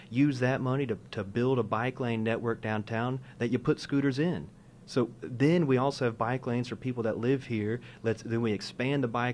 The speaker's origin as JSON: {"language": "English", "town": "Nashville", "region": "Tennessee", "country": "United States", "said": "I'm from Nashville."}